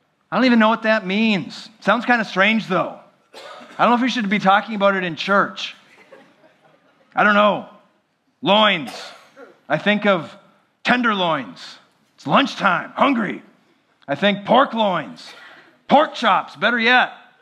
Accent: Minnesota, United States; I grew up in the Midwest in the state of Minnesota, specifically.

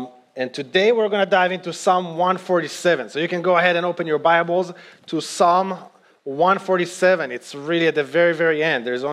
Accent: Israel; first language Hebrew; English is a second language; As many of you know, I'm grew up in Israel. Hebrew is my native language.

